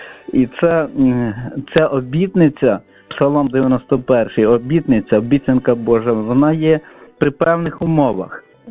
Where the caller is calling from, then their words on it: Lviv, Lviv Oblast, Ukraine; я зі Львова, і дуже люблю вашу передачу.